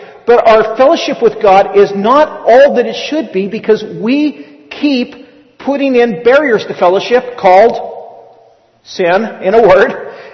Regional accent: North Highlands, California, United States; And I grew up in the North Highlands area. A lot of hippies in North Highlands. Actually, there still are.

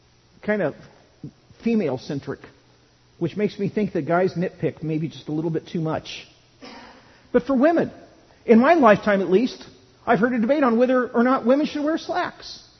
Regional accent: California, United States; it would come up that I was from California.

